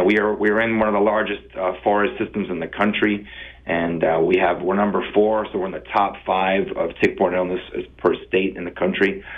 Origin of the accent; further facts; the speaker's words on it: New York, United States; But so growing up in New York, I'm from Long Island. It's home of the Montauk knee, which is a Lyme arthritis of the knee.